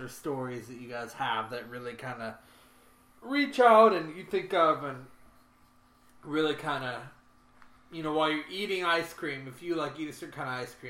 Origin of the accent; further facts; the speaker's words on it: Michigan, United States; Growing up in Michigan, we ate.